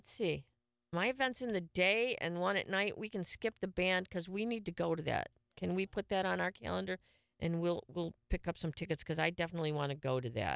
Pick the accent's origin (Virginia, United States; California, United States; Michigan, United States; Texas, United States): Michigan, United States; Detroit; I'm from Detroit.